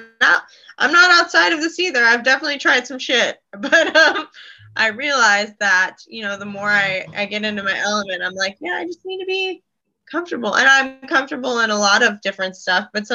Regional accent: Newport Beach, California, United States; Newport Beach, California.

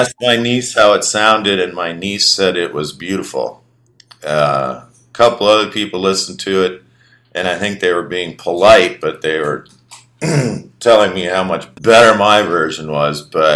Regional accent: Minneapolis, Minnesota, United States; Well, growing up in Minneapolis, you're kind of, you almost take it for granted, I think.

